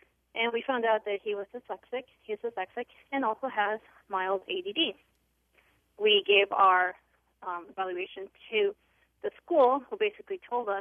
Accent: Ames, Iowa, United States; Oh, well, my experience is I am from Ames

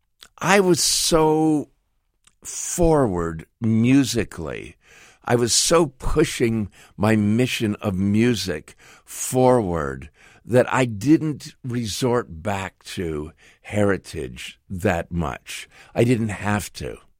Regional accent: Canada; Oh, I don't know. I'm from Canada.

